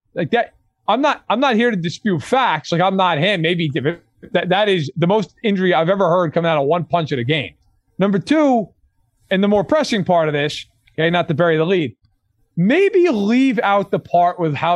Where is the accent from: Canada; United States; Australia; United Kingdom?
United States; New York; believe me, as a New Yorker